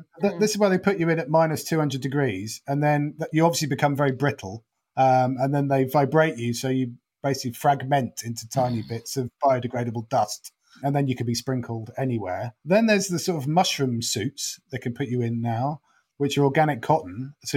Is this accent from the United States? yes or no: no; East of England, United Kingdom; now in London, United Kingdom; I'm from Norfolk and live in London.